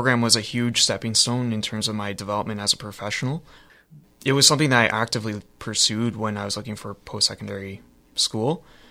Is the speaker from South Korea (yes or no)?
no; Niagara-on-the-Lake, Ontario, Canada; I grew up in Niagara-on-the-Lake, and it's a very rural community at the time when I was younger.